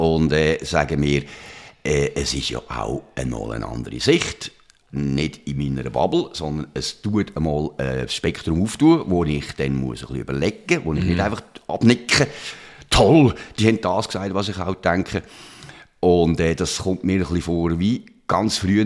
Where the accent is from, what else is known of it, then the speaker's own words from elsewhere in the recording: Switzerland; als Schweizer Bürger